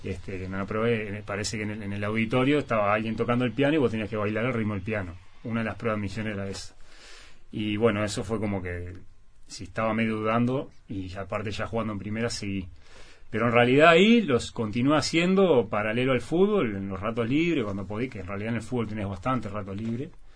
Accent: Parque Posadas, Buenos Aires Province, Argentina; Yo soy del Parque Posadas hasta el día de hoy. Me acuerdo, nosotros jugábamos de chico hasta que no veías la pelota.

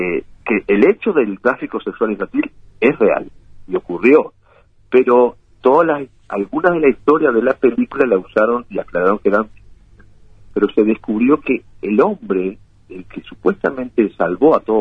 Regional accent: Uruguay; now in United States; de estar en Uruguay cada semana, sinceramente les digo, y de volver a mi tierra

